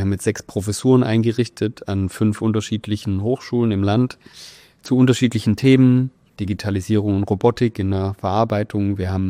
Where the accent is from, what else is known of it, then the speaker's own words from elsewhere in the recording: Esslingen, Baden-Württemberg, Germany; jetzt in meiner Heimatstadt in Esslingen